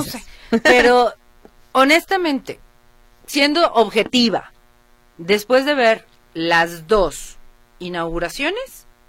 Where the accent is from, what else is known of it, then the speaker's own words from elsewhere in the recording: Mexico; fuera de que soy mexicana, del orgullo que tengo y demás.